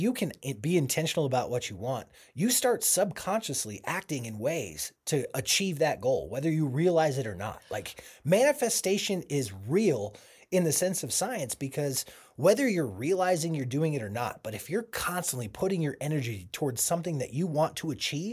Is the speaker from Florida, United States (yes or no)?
no; Boulder, Colorado, United States; I grew up in Boulder, Colorado, mm-hmm. and it is notorious for being split between tech-savvy folks and the hippie generations that flocked there.